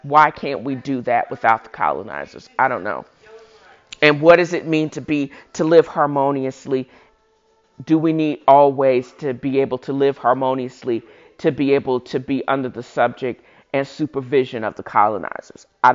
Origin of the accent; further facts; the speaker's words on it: United States; I'm African American, but I also did my 23andMe, and I have strong ties to West Africa.